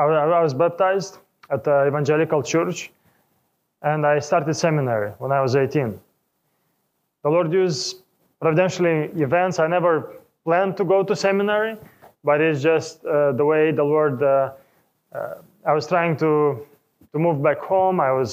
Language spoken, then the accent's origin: English; Moldova; We grew up in Eastern Europe. I was born in Moldova, which is a country on the east of Europe, next to Ukraine. It's between Ukraine and Romania.